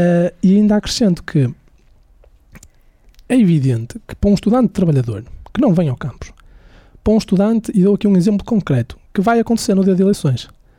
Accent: Braga, Portugal; Eu sou de Braga, eu não conheço outro.

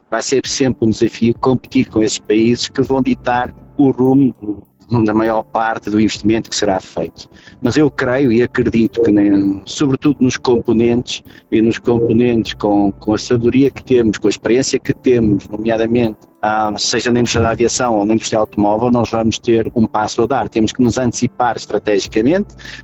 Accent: Viana do Castelo, Portugal; Eu sou de Viana do Castelo e há muitos anos

